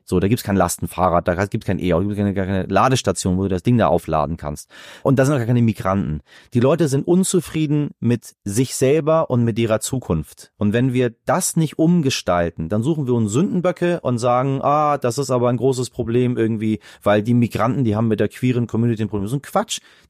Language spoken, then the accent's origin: German; Iran; now in Germany; Ich spreche fließend Deutsch, ich habe keine Straftaten, lebe in diesem Land, zahle meine Steuern, aber ich sehe mich immer mehr als Iraner.